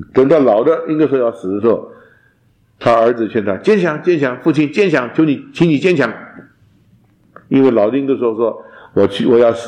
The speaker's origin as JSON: {"language": "Chinese", "country": "China", "said": "我们中国人讲鸟之将死其鸣也哀，人之将亡其言也善。"}